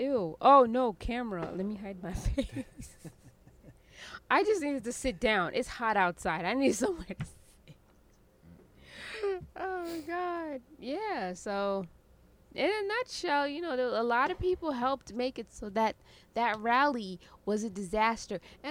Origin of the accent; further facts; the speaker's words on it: Indiana, United States; I'm from Indiana, and because he was from Indiana, he knows what it's like.